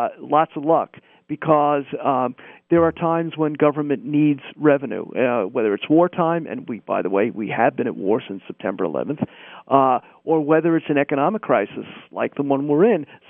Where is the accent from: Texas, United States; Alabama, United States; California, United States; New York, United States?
New York, United States; Staten Island; I grew up on Staten Island. I'm not exactly a big city kid.